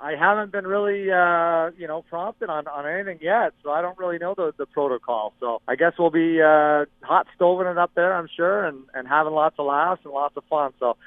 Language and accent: English; Edmonton, Alberta, Canada; There was nothing like growing up in Edmonton